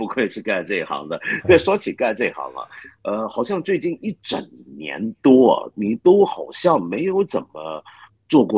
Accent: Hong Kong; 我还以为是因为我是本来就是南方人嘛，我香港人。

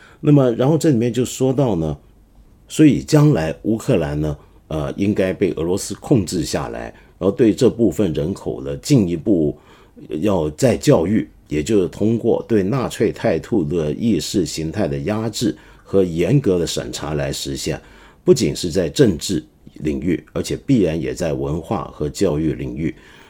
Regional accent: Hong Kong; 就是我们香港人叫罗宋汤，我不知道内地我们叫什么

